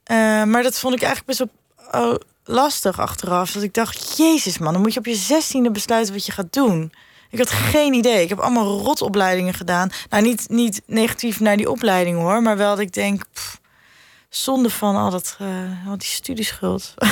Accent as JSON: {"language": "Dutch", "town": "Arnhem", "region": "Gelderland", "country": "Netherlands", "said": "Nou, ik kom uit Arnhem."}